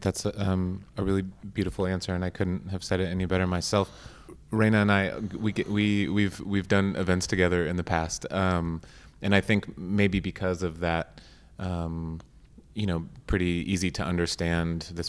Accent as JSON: {"language": "English", "region": "Arizona", "country": "United States", "tie": "born or raised there", "said": "So I grew up in Arizona. My mother was a park ranger. She's the daughter of a Mexican immigrant who my grandfather crossed the border, during the Mexican Revolution."}